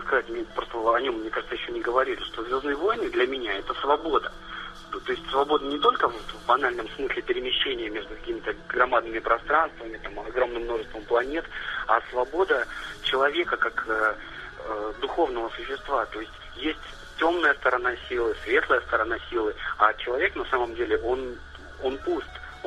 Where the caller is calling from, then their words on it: Kaliningrad, Kaliningrad Oblast, Russia; Да, да, я говорю из Калининграда